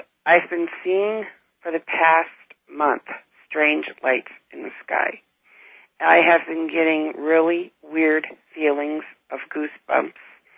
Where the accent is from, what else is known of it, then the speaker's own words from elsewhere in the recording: Westfield, Massachusetts, United States; Yes. I'm from Westfield, Massachusetts.